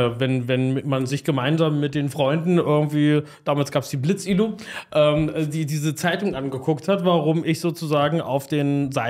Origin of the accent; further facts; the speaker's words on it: Stendal, Saxony-Anhalt, Germany; also born or lived in Osterburg; Ich komme aus einer Kleinstadt, ich komme aus Stendal, ursprünglich geboren in Osterburg und dann in Stendal aufgewachsen